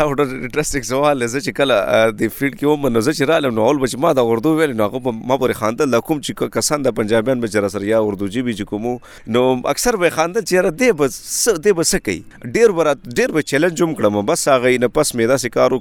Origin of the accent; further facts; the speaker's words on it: Pakistan; نو ما بالکل زه د پاکستان یم